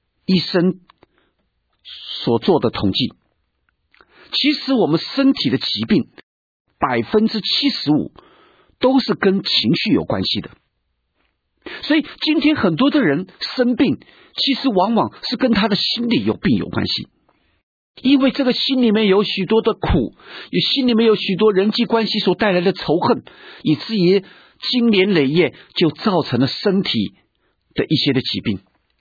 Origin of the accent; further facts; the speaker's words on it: China; 今天我们中国人婚姻的关系其实也不会好到哪里去。